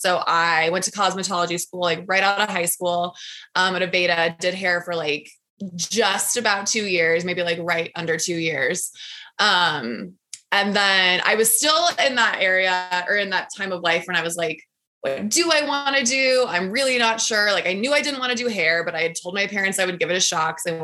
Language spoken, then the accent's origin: English; Durango, Colorado, United States; moved away as an adult; now in Denver, United States; When I moved to Denver, so I grew up in Durango, Colorado, small mountain town. Once I moved to Denver after high school